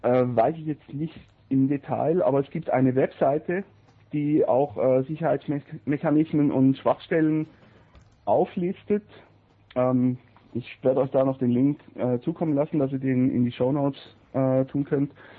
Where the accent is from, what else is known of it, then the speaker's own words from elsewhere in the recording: Switzerland; dass es eigentlich ja uns als Schweizer oder ich sage es mal im Fall von Axel, als in der Schweiz Lebender nicht wirklich betrifft